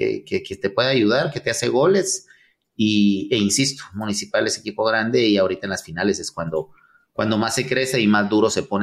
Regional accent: Guatemala; un jugador de los nuestros como guatemalteco

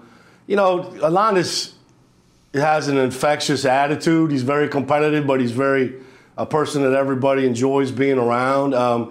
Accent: Lone Tree, Iowa, United States; I wouldn't be a coach if it wasn't for where I grew up in Lone Tree, Iowa

